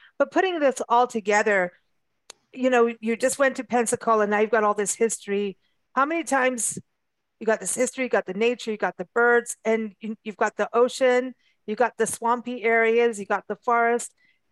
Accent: Kenya; also born or lived in South Africa; growing up in Kenya and South Africa.

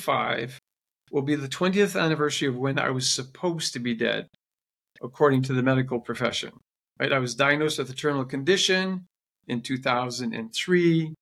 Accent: Northern Canada, Canada; I'm from Northern Canada. We didn't have any indoor facilities like that.

